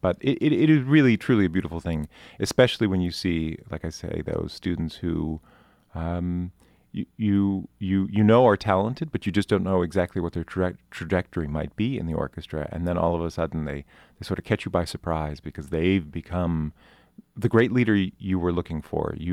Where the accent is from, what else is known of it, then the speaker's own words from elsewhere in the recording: Philadelphia, Pennsylvania, United States; I grew up in the Philadelphia area, so I'm trying.